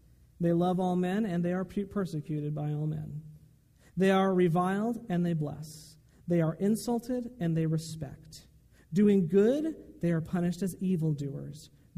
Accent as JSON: {"language": "English", "town": "Bakersfield", "region": "California", "country": "United States", "said": "I'm just from Bakersfield, you know. It is God's country, but we don't have anything like this."}